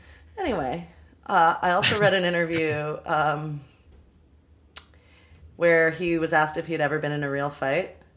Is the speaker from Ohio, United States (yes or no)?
no; Los Angeles, California, United States; And I was like, I'm from Los Angeles.